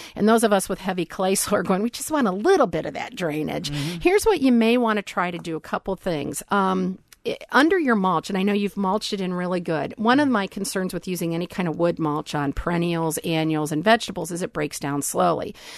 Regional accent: Columbus, Ohio, United States; and Columbus happens to be my hometown. So it's

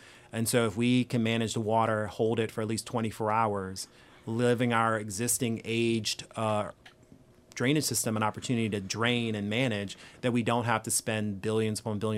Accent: New Orleans, Louisiana, United States; we grew up in New Orleans before Hurricane Katrina, very fearful of water.

